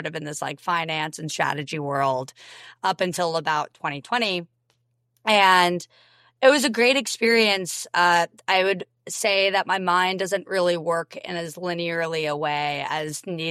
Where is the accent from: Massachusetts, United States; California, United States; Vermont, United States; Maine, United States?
Vermont, United States; Rutland; also born or lived in New York City; So I'm from Vermont, town called Rutland. And when I went to college, I was really ready to just get out of like rural Vermont and wanted something completely different.